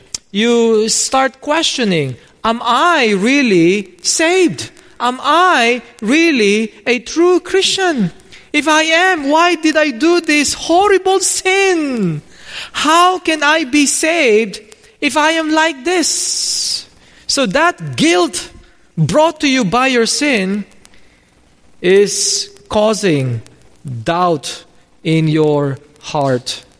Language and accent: English; Philippines; I grew up in the Philippines. I grew up Roman Catholic, but a nominal one.